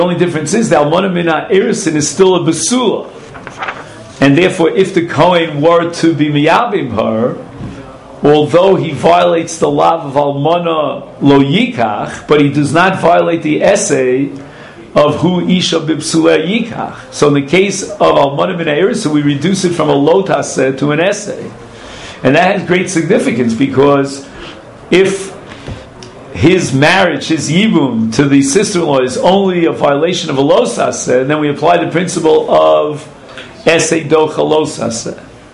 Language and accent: English; Brooklyn, New York, United States; when I was growing up in Flatbush